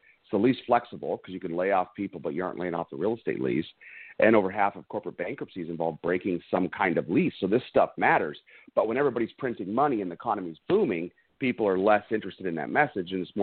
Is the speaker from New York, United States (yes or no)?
no; Arizona, United States; That was my West Coast coming out. You could tell I'm from Arizona.